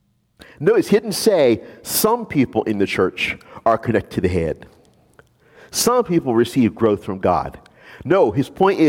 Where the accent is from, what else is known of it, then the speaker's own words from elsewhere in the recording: New Orleans, Louisiana, United States; You know, I grew up in New Orleans. We got nice European bakeries. Oh, I love it. Right, I grew up with Euro bakeries, French pastry.